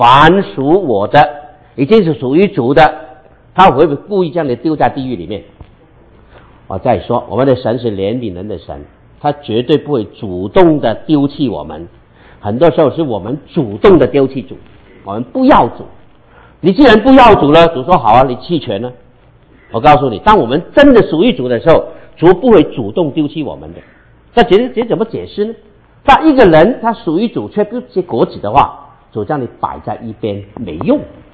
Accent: Hong Kong; accent: Cantonese Mandarin; Chinese is a second language; moved away as an adult; also born or lived in Manila, Philippines; 那我是广东人，100%生在香港，长在香港，但是27岁我就离开香港，我去菲律宾做宣教，一待待了十几年。我是广东人，我在曼尼拉的时候学闽南话

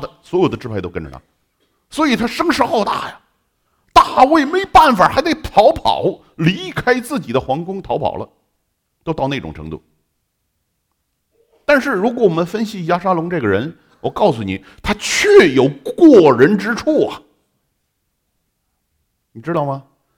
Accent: China; 我们中国人是这个哈，发受之父母哈，这个所以中国人从来不剪短发的

